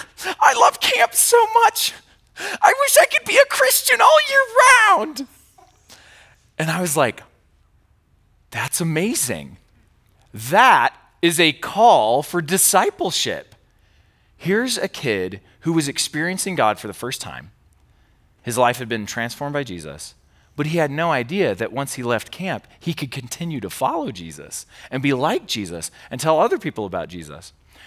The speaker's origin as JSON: {"language": "English", "region": "Iowa", "country": "United States", "tie": "born or raised there", "also_born_or_lived": "California", "moved": "as an adult", "said": "I grew up in Iowa, which is in the middle of the country."}